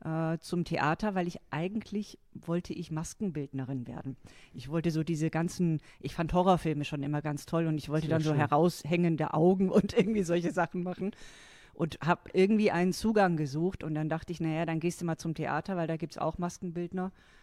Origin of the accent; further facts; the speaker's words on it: Baden-Württemberg, Germany; Ich komme aus Süddeutschland. Ich bin in der Nähe von Tübingen geboren, einer sehr, sehr schönen Studentenstadt